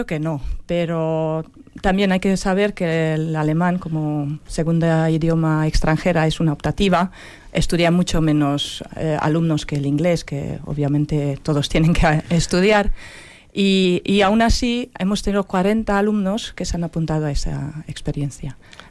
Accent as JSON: {"language": "Spanish", "country": "Hungary", "tie": "born there", "second_language": "Spanish", "said": "No, yo nací en Hungría, pero tengo familia alemana"}